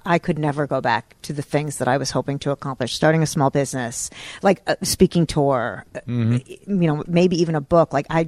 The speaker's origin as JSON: {"language": "English", "region": "New Jersey", "country": "United States", "tie": "born or raised there", "said": "Was it the Fruit Loops I ate as a kid, the processed food, the growing up in New Jersey?"}